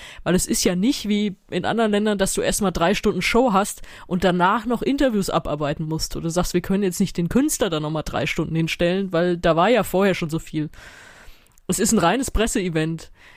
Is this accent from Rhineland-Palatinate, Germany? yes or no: yes; Mainz, Rhineland-Palatinate, Germany; Ich bin in Mainz zur Schule gegangen